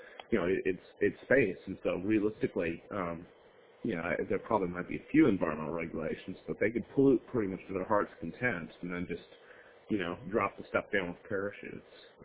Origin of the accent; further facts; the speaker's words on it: Washington, United States; I grew up in Washington State. It's kind of been like that the entire time I've lived here.